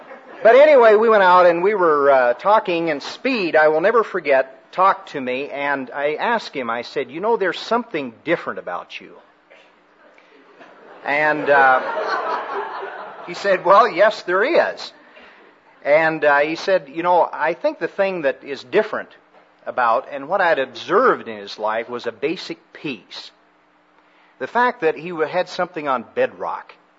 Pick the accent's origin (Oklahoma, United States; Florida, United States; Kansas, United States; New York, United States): Kansas, United States; Smith Center; My hometown is a metropolitan center of population by the name of Smith Center, Kansas.